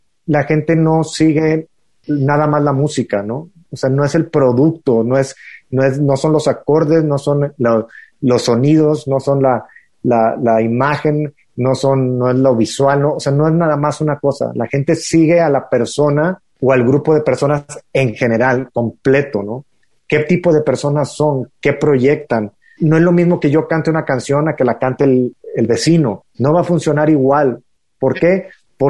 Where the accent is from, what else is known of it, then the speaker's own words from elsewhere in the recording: Matamoros, Tamaulipas, Mexico; Yo nací en la frontera, en Matamoros, Tamaulipas, y la radio y los canales que nosotros veíamos y consumíamos cuando desde niños eran canales del lado de Texas